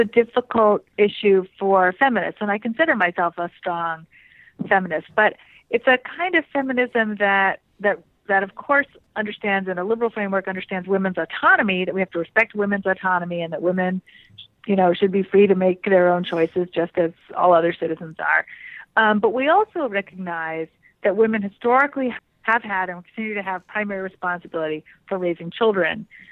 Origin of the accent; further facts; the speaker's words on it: Vermont, United States; I'm from Vermont.